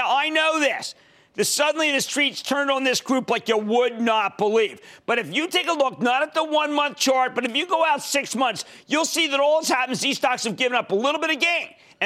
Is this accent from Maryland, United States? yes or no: no; New Jersey, United States; Alex in my home state of New Jersey.